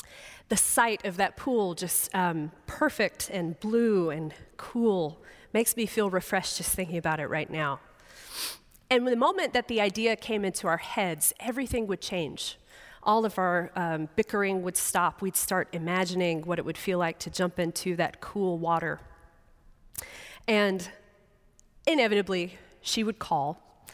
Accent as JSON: {"language": "English", "town": "Columbia", "region": "South Carolina", "country": "United States", "tie": "born or raised there", "said": "I grew up outside of Columbia, South Carolina, and the summers there get very, very hot."}